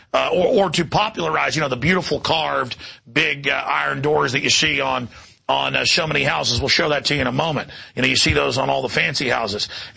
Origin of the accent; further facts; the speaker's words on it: Dallas, Texas, United States; I grew up in Dallas, and we'd be in a parking garage